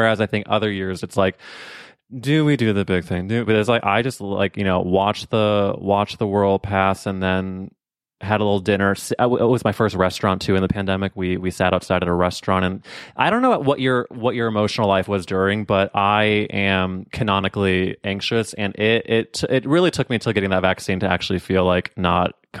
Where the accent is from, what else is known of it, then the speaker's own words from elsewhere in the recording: St. Louis, Missouri, United States; Yeah, like, we grew up in St. Louis together.